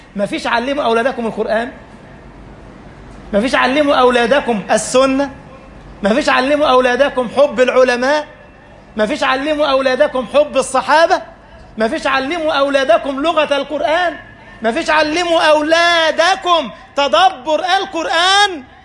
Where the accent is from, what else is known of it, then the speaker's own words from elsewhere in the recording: Egypt; وقسمونا احنا بقى، احنا مصريين ودول سعوديين ودول جزائريين ودول مغاربة